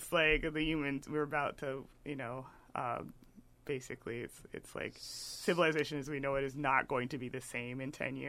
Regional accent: Texas, United States; And so it's like a joke when you meet somebody else from Texas. It's like, oh, where are you from in Texas?

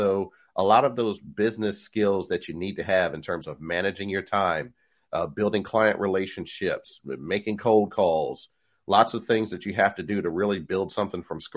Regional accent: Philadelphia, Pennsylvania, United States; You know, I'm from Philly, so, you know, we call them hoagies, might be subs where you're from

